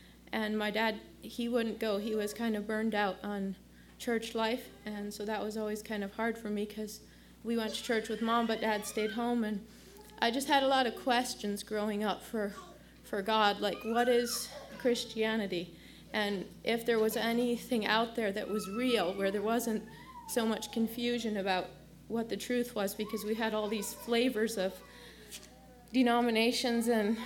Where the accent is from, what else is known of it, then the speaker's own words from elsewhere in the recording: Detroit, Michigan, United States; I'm from Detroit, Michigan. And people that are Amish and Mennonite, they usually say I'm an English girl.